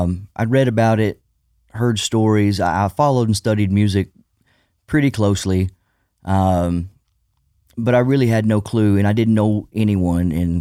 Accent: Scotland, United Kingdom; growing up in Fife, I didn't know anybody who had been on that path.

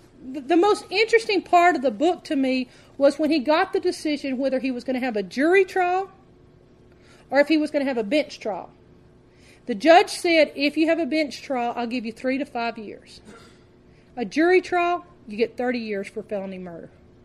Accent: United States; I'm an American. I don't want to see war.

